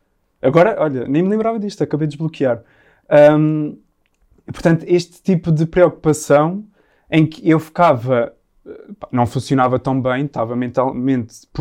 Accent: Azores, Portugal; moved away; eu cresci nos Açores e sempre tive rodeado de natureza e depois, aos 12, 13 anos, fui para os escoteiros.

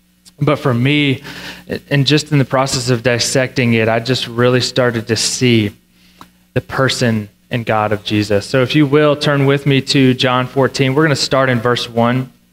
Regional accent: Virginia, United States; And my wife and I grew up in Virginia. I grew up in Central Virginia. She grew up in Southern Virginia.

